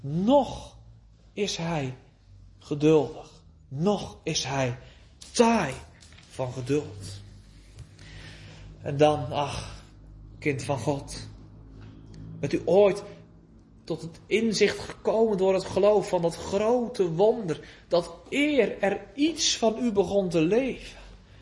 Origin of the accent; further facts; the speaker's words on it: Netherlands; born there; En dan wonen wij hier in dit land, we zijn geboren in Nederland.